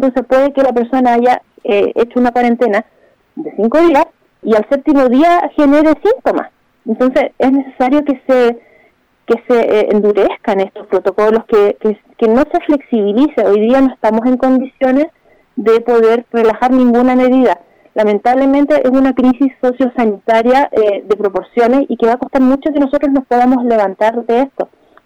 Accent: Chile; ¿tenemos nosotros como chilenos alguna condición genética que impide que nos contagiemos?

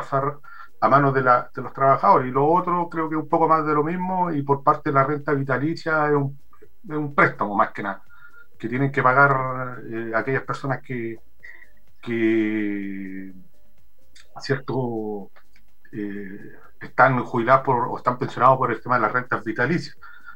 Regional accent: Antofagasta, Chile; soy de Antofagasta, pero trabajo en la ciudad de Iquique

